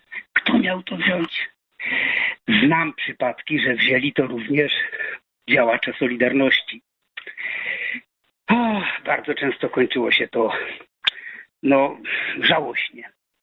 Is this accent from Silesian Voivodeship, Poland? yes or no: yes; Silesian Voivodeship, Poland; bo ja ze Śląska tutaj jestem